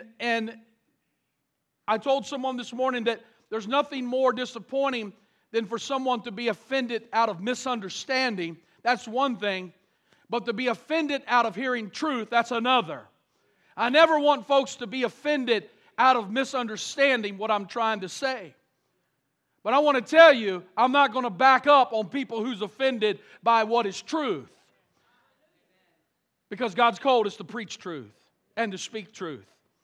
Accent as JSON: {"language": "English", "country": "United States", "said": "Even though I'm an American and I love America, I will continue to love America."}